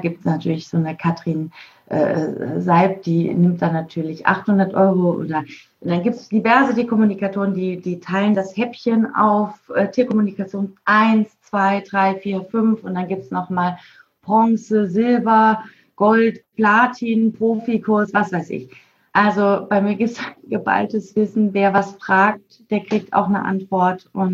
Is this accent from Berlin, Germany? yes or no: no; Mainz, Rhineland-Palatinate, Germany; now in Isernhagen, Germany; Nee, ich bin gebürtig aus Mainz, aber wir sind in Isernhagen, das ist bei Hannover. In Norddeutschland.